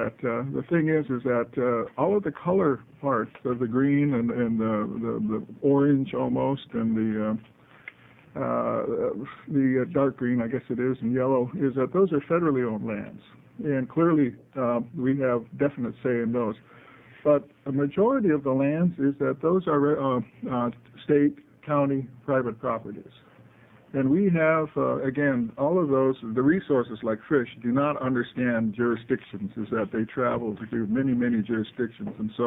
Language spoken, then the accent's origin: English; Warm Springs, Oregon, United States; again, I'm from Warm Springs